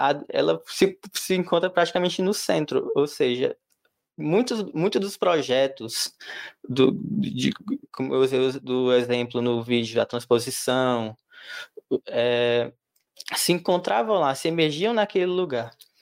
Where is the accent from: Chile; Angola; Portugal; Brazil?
Brazil; Salgueiro, Pernambuco; born there; Eu nasci em Salgueiro, moro aqui há muitos anos já